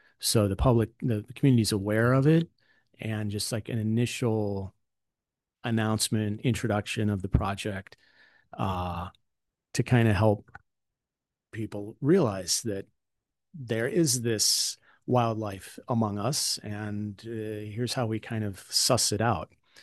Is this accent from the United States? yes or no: yes; Normal, Illinois, United States; the last municipality to achieve Bird City, Illinois application was Normal, Illinois. That happens to be my hometown.